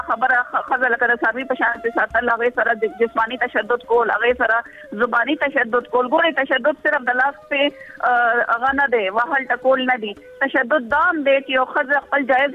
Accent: Khyber Pakhtunkhwa, Pakistan; زه خپله چونکې د دیر نه یم

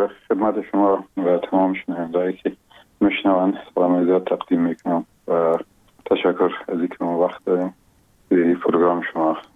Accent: Afghanistan; این قریه با اسم گمران و شیرازه یاد میشه، از اونجا به دنیا آمدیم و اون سالهای اول زندگی را اونجا در آغوش پدر و مادر بزرگ شدیم، و اونجا به اصطلاح ابتدای مکتب هم شروع کردیم که بعد از او باز نظر به کار قبلگاهیم که به ولایات مختلف افغانستان

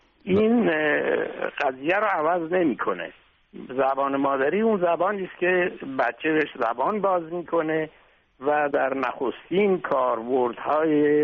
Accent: Tehran, Tehran Province, Iran; accent: Tehrani; به همین دلیل است که من لهجه ترکی اصلا ندارم و لهجه من تقریبا خالص و خلص تهرونی

